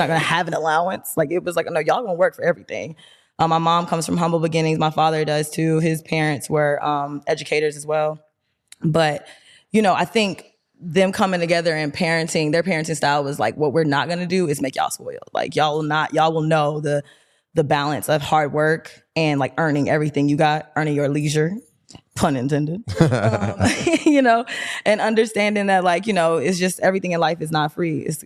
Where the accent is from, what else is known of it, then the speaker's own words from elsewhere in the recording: Lithonia, Georgia, United States; So I'm from Lithonia, like Ellenwood area, West of Chapel.